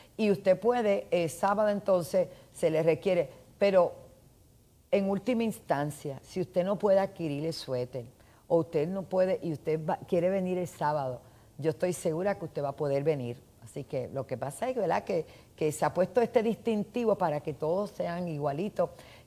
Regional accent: Bronx, New York, United States; born there; also born or lived in Hunts Point; yo nací en el Bronx, pero obviamente en otro tiempo. Tú sabes, cuando el Lincoln Hospital era otro Lincoln Hospital allí y trabajé y viví en Hunts Point, 889 Irvine Street, Southern Boulevard por allí.

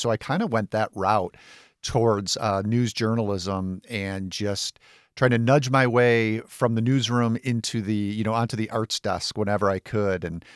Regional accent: Illinois, United States; growing up in the Chicago suburbs, raised on Siskel and Ebert, getting, you know, the Chicago Tribune paper where Siskel was writing at our house every day.

